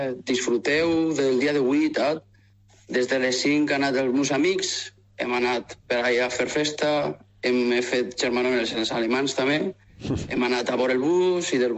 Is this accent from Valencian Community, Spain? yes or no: yes; Vila-real, Valencian Community, Spain; Sí, sí, de Villarreal.